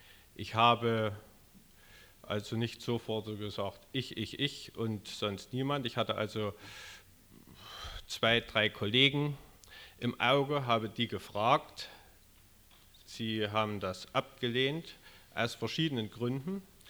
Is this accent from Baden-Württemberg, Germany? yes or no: no; Klingenthal, Saxony, Germany; also born or lived in Plauen; bin geboren 1941 in Plauen, wohne in Siebenbrunn und habe hier im Kreis Klingenthal Schule besucht